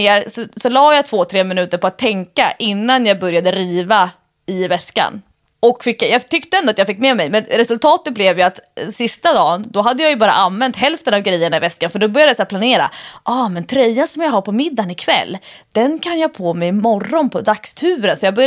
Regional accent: Stockholm, Stockholm County, Sweden; som stockholmare som inte är van vid de här smala vattendragen

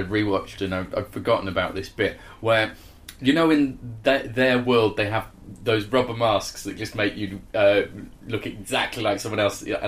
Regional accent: Yorkshire and the Humber, United Kingdom; Like Marek, I am bald and over 40. And like David, I am from Yorkshire and have a pet.

